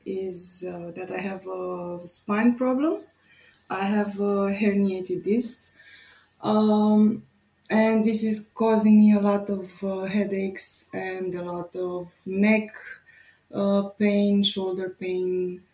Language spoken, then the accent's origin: English; Romania; English is a second language; I'm from Romania. You're talking with a girl from Romania today.